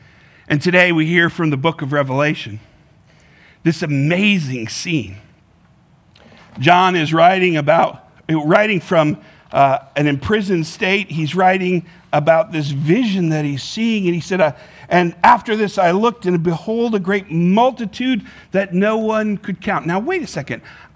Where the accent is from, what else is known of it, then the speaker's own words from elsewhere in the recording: Woodbury, Connecticut, United States; when I was a kid growing up in Woodbury, Connecticut, I worked on a sheep farm with some friends.